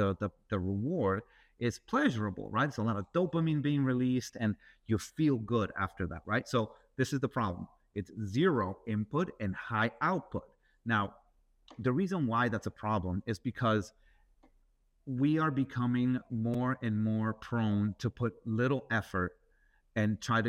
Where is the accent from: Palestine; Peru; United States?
Peru; In my experience, you know, I grew up in South America, in Peru